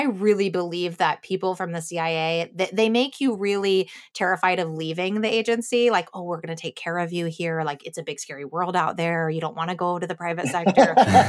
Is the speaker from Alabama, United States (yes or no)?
no; Chicago, Illinois, United States; because I grew up in Chicago area with like cornfields. So there was no rock climbing for me.